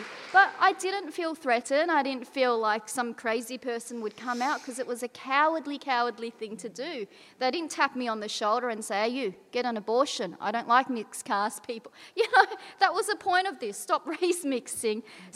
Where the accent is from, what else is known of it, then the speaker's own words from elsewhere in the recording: Braybrook, Victoria, Australia; growing up in Braybrook, you get that kind of thing a lot. So when the Southeast Asians and Samoans started moving into the Braybrook in the late 1970s and 80s, Braybrook is very proudly working class. It's next to Sunshine